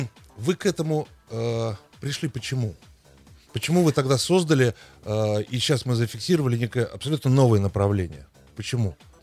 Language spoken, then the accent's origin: Russian; Uzbekistan